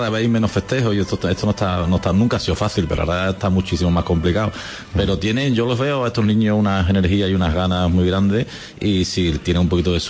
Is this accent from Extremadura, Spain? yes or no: yes; Villafranca de los Barros, Extremadura, Spain; yo soy medio extremeño, como sabéis, porque los años más importantes de mi vida me los pegué en Villafranca de los Barros, que está aquí